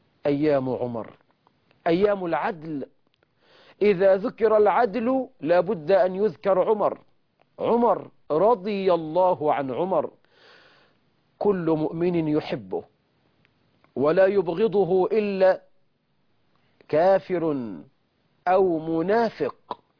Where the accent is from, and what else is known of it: Egypt